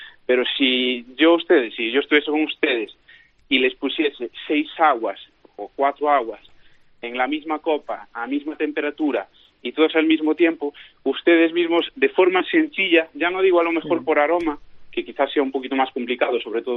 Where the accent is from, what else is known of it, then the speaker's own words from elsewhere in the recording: Galicia, Spain; Yo soy gallego, me imagino que el acento ya lo habrá dicho, pero aquí en Verín